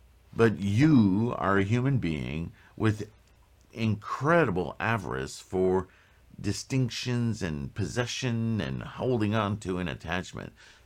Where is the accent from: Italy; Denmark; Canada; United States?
Canada; French Canada; born there; You know, I was born Roman Catholic in French Canada.